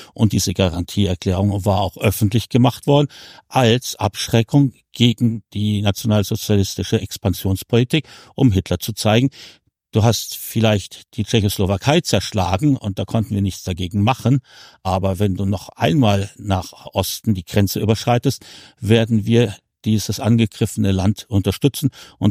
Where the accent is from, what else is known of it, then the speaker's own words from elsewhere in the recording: Metz, Grand Est, France; Ich bin aus Metz, ich lebe seit über einem Vierteljahrhundert in Frankreich.